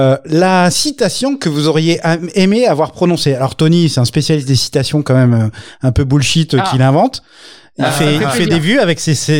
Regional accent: Grand Est, France; Il se trouve que je suis alsacien

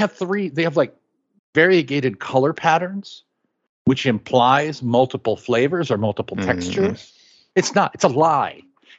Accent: Kansas, United States; I'm from Kansas.

